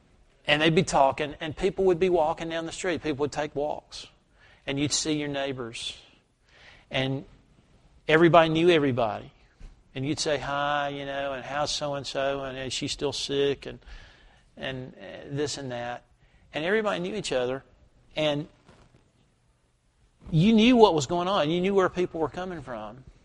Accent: the South, United States; When I grew up in the South.

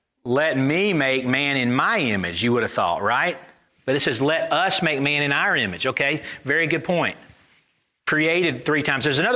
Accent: Connecticut, United States; I'm somebody from Connecticut.

